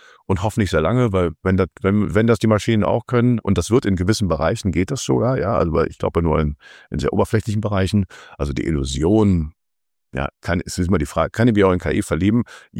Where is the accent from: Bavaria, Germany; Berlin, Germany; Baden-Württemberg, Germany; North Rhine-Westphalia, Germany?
North Rhine-Westphalia, Germany; Cologne; als Kölner